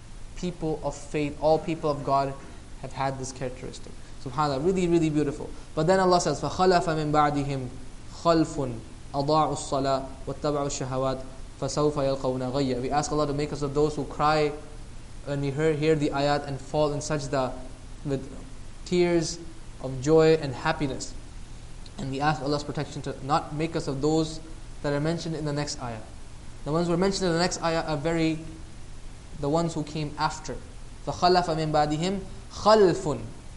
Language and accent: English; Pakistan; I remember I was a kid growing up in Pakistan, right?